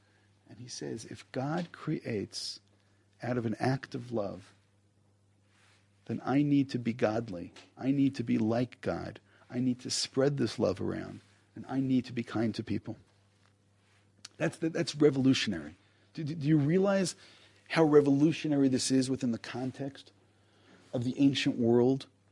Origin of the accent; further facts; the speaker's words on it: New York City, New York, United States; Again, I grew up in New York.